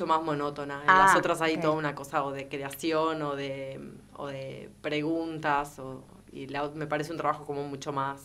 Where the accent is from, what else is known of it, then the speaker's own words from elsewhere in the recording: Bahía Blanca, Buenos Aires Province, Argentina; Yo soy de Bahía Blanca, hice la primaria en una escuela de ingeniero White, no de Bahía en sí, sino de un pueblito que hay cerca. Y después hice la secundaria en las escuelas medias de la universidad